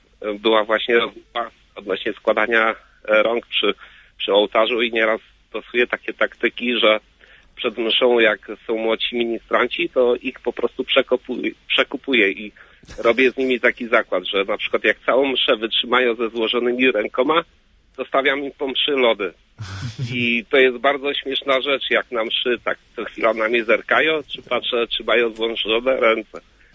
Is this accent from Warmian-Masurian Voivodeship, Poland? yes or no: yes; Działdowo, Warmian-Masurian Voivodeship, Poland; Jestem z Działdowa